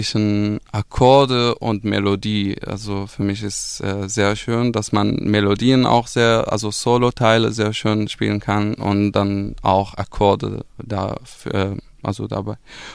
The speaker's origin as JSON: {"language": "German", "country": "Syria", "second_language": "German", "said": "Ich komme aus Syrien, aus Nordosten, da im kurdischen Gebiet"}